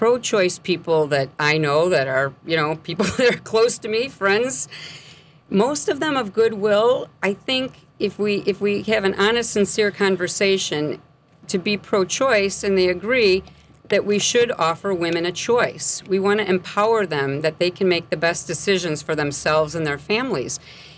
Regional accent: Crete, Illinois, United States; I grew up in Creed, Illinois, which is in Will County, and lo and behold, that's the town that he lived in, sadly, only several miles from where I grew up.

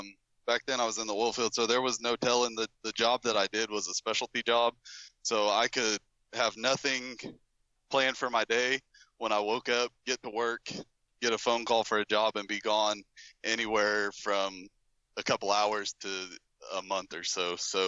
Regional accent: Oklahoma, United States; I grew up in a small town in Oklahoma, not quite as small as this, I guess. It was it's a college town, so depending on whether college was in session or not, between 7,000 and 10,000 people.

